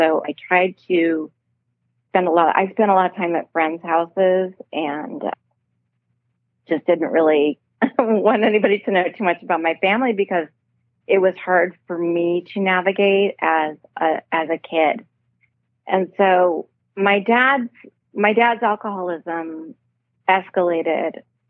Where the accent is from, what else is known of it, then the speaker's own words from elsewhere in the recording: Midwest, United States; I grew up in the Midwest, and I had an alcoholic parent.